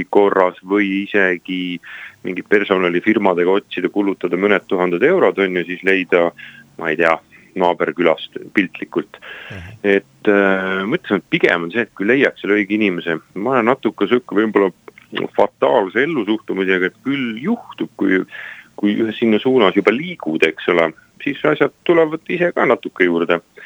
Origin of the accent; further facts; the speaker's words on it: Saare County, Estonia; mina olen saarlane, nii ma pole ka ruhlane.